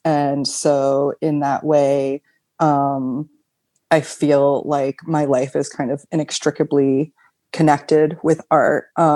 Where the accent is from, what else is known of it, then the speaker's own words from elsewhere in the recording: United States; now in Berlin, Germany; I'm an American. I've lived in Berlin for almost 8 years.